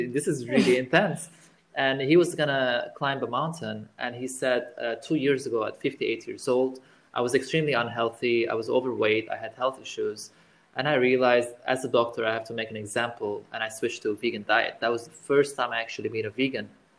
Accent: Lebanon; because I'm originally Armenian, but born and raised in Lebanon.

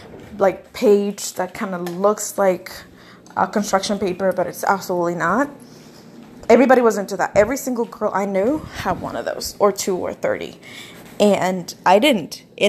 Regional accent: Florida, United States; So it was the first thing we started talking, and they're just like, oh my god, where are you from? because we're from Florida.

